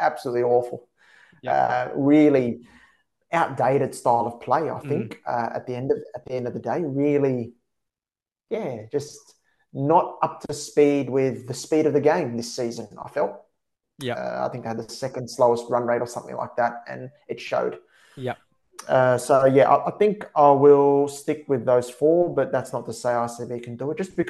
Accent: Australia; as an Australian fan, you got to hold your head up and say, hold your hand up and say, what an outstanding career this guy's had.

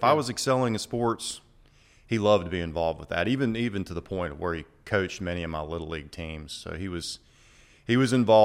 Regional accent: Birmingham, Alabama, United States; also born or lived in Ohio; Well, I was born in Ohio. Okay. And moved to Birmingham when I was four.

